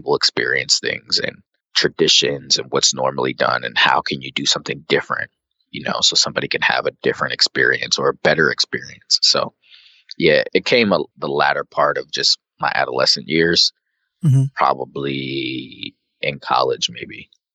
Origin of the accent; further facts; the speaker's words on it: Arizona, United States; I grew up in Arizona, so that wasn't something that was just really on my radar.